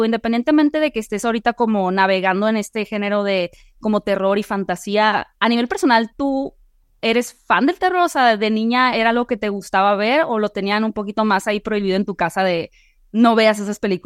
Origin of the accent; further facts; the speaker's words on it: Hermosillo, Sonora, Mexico; now in Mexico City, Mexico; Y luego me vine a la Ciudad de México, soy Hermosillo